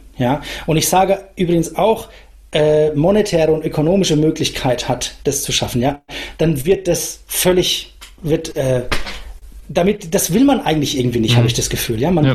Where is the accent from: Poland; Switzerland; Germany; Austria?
Germany; Nuremberg, Bavaria; Und als Nürnberger, da denke ich mir doch schon eher so ein, ja, eher reservierte Haltung.